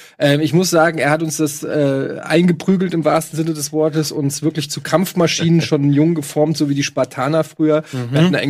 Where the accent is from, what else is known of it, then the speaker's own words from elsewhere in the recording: Russia; ich bin Russe.